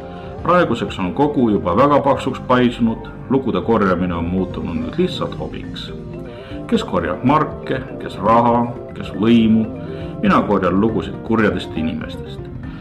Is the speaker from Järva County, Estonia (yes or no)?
no; Tallinn, Harju County, Estonia; now in Muuga, Estonia; olen 53 aastat vana, põline nõmmekas, nüüd küll asjaolude sunnil muuga elanik.